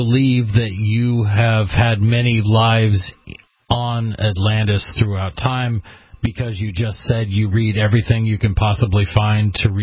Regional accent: Switzerland; And I'm Swiss.

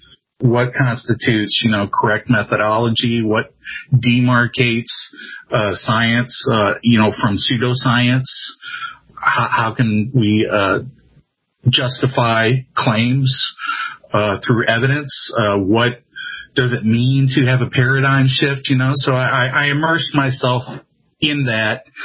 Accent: St. Louis, Missouri, United States; moved away as an adult; now in Cape Girardeau, United States; I'm from St. Louis, Missouri. And when I went to college, I decided to go to Southeast Missouri State University in Cape Girardeau, where I'm at. I live in Cape Girardeau.

